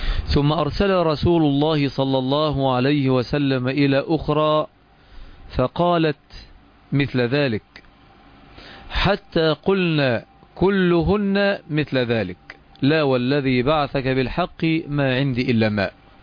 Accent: Egypt; وهذا ما هو مشهور عندنا في مصر بالمثل البلدي

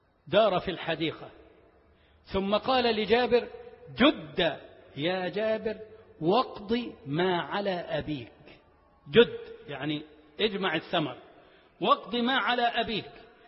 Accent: Egypt; اجعل بلدنا مصر وسائر بلاد المسلمين أمنا أمانا سلما سلاما.

